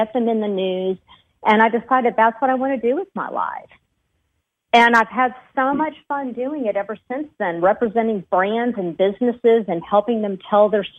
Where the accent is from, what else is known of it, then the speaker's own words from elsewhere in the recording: Houston, Texas, United States; Well, I grew up in Houston, Texas, but I spent my summers in Spain. My father's from Spain. My mother's from Costa Rica, and they immigrated to Houston.